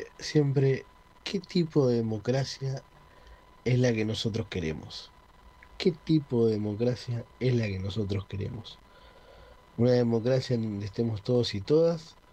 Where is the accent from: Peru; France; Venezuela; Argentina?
Argentina; Florencio Varela, Buenos Aires Province; soy de Florencio Varela